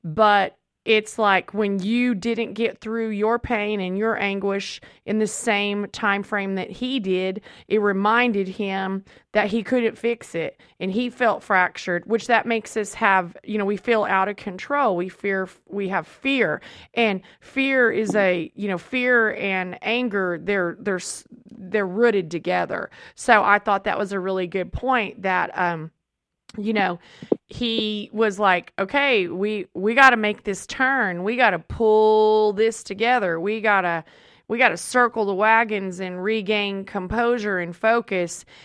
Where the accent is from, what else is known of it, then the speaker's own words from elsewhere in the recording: Southern United States, United States; And I first can simply say, well, this is what I was taught. My training was in the truth of the Word of God, and my training being a child of the Bible Belt